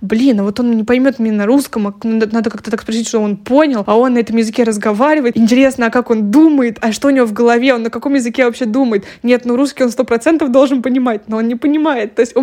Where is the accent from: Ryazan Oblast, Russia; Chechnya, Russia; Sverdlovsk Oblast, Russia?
Ryazan Oblast, Russia; Ryazan; в котором живут мои родители сейчас в моем родном городе Рязань.